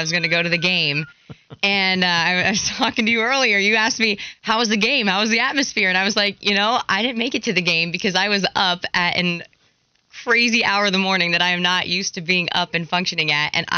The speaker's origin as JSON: {"language": "English", "region": "Pennsylvania", "country": "United States", "tie": "born or raised there", "said": "Like I grew up in Pennsylvania, where like our, like, the guys that I grew up with that play football, like, that was the dream, was to play for Penn State or Notre Dame. It was like a heavily Notre Dame Irish Catholic area, right?"}